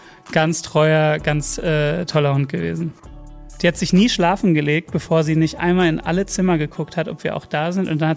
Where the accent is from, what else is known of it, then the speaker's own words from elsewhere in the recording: Bösingfeld, North Rhine-Westphalia, Germany; Klar fahre ich in mein Heimatdorf Bösingfeld zurück so und ich habe schon auch dieses, ja klar, hier komme ich her und jede Ecke erinnert mich an was.